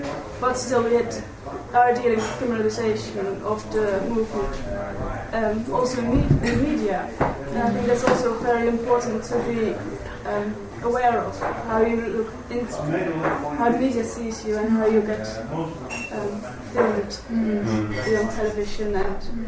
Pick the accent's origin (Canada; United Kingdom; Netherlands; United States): Netherlands; English is a second language; but I'm from Holland